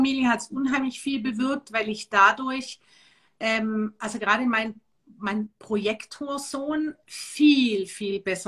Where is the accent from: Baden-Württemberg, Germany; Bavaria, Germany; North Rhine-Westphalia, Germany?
Baden-Württemberg, Germany; accent: Swabian; also born or lived in Hamburg; bin viel durch Deutschland gereist und habe auch viel in Deutschland gelebt, auch mal in Hamburg. Da habe ich mir meinen schwäbischen Dialekt ein bisschen abgewöhnt, weil da oben hat mich kein Mensch verstanden.